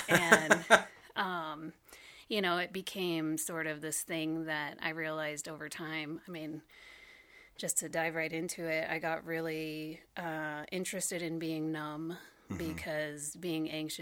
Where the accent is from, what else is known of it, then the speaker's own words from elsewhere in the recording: DeKalb, Illinois, United States; No, I'm from DeKalb, Illinois.